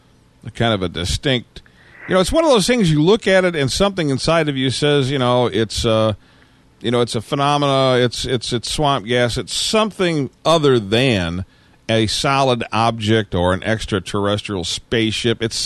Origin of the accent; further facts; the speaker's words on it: Michigan, United States; born there; I lived in Michigan. I was born in Michigan, you know, and I lived in Michigan